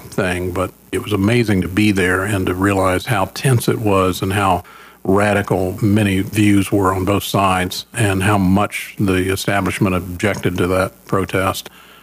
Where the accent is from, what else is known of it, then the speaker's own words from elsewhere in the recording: Canute, Oklahoma, United States; It took well into the evening before she figured out I was from Canute.